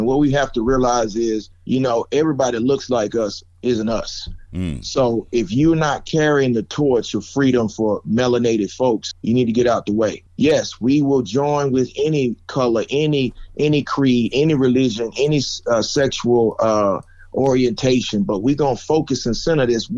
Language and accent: English; Georgia, United States; I'm appreciative of being born and raised in Georgia, born and raised in the cradle of the civil rights movement, born and raised in the new birthplace of the social justice movement.